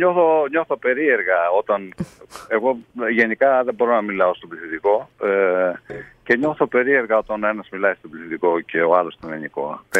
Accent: Tyrnavos, Thessaly, Greece; also born or lived in Larissa; Επομένως λοιπόν, ο Τίρναβος είναι η πατρίδα μου.

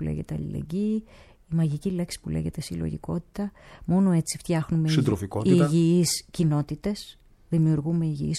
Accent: Greece; Λοιπόν, μα και εμείς ως Έλληνες, η θέση μας είναι ανά πάσα στιγμή με αυτά που γίνονται με τον Τούρκο απέναντι.

